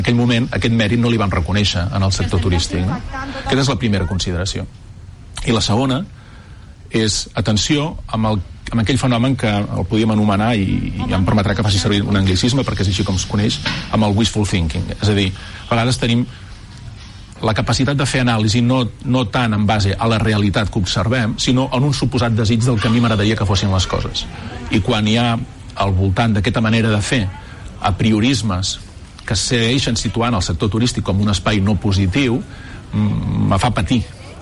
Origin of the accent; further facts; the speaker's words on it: Tarragona, Catalonia, Spain; now in Barcelona, Spain; Jo sóc de Tarragona, però des de que treballo a la Generalitat visc a Barcelona